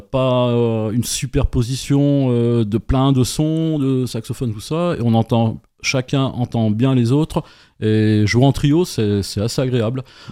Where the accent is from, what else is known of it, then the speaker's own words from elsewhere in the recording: France; born there; Non, moi, je suis né en France. Mon père était un Italien